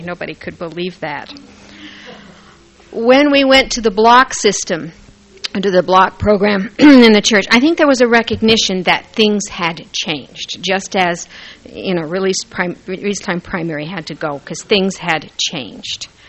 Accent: Ammon, Idaho, United States; when I was in the early grades of grade school, growing up in Ammon, Idaho, if anyone knows where that is, we had release time primary.

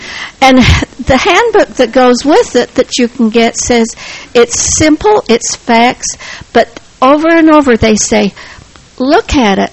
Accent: Utah, United States; I was away from Utah for 25 years, and then I've been home 4 years

